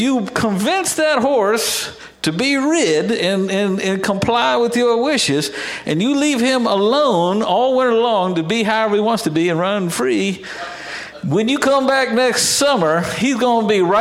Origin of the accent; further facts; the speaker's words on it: Texas, United States; I grew up in Texas, down south, and my dad worked on something called a dude ranch.